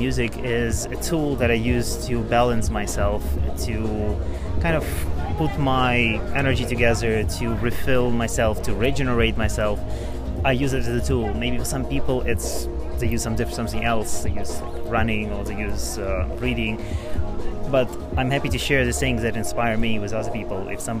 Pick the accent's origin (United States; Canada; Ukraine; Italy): Ukraine; English is a second language; And I'm originally from Ukraine.